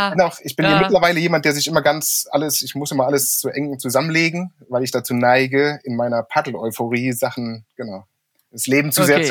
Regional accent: Brandenburg, Germany; Es war mir als Brandenburger nie bewusst, aber diese großen Wasserflächen sind natürlich, insgesamt haben die eine sehr reiche Tierwelt.

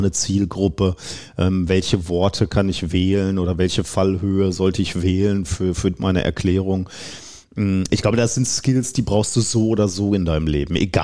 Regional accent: Germany; weil wir als Deutsche uns ja nie Gedanken so machen, wo da besondere Schwierigkeiten liegen.

